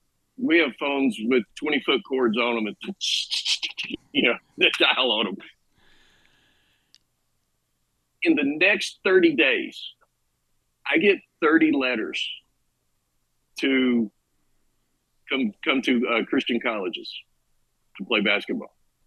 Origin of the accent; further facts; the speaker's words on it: Boone, North Carolina, United States; now in California, United States; here's this little boy born and raised in Boone, North Carolina, and all of a sudden he's in California living the dream